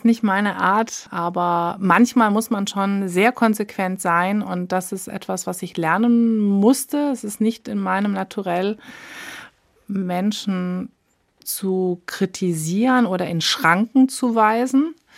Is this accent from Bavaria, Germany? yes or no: no; Frankfurt, Hesse, Germany; ich bin in Frankfurt aufgewachsen